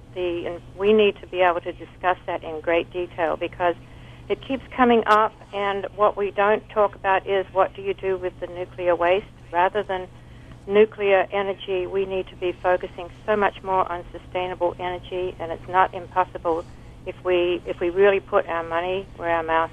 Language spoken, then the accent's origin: English; Australia; I grew up in Australia where, as you no doubt know, water is an ongoing issue